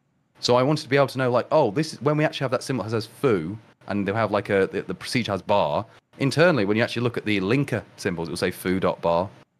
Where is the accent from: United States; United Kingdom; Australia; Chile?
United Kingdom; England; No, it's just because us English people can pronounce T's.